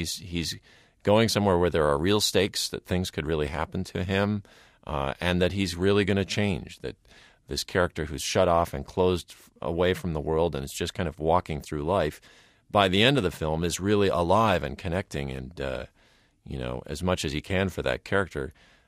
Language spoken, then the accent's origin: English; Minnesota, United States; I grew up in Minnesota where we didn't have a lot of exotic stuff